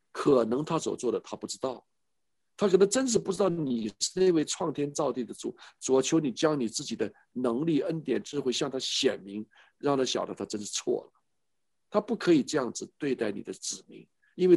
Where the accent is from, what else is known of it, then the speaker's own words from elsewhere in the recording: China; born there; moved away; 听说我从中国大陆过来的，我的出生在中国大陆，虽然我出国了30多年了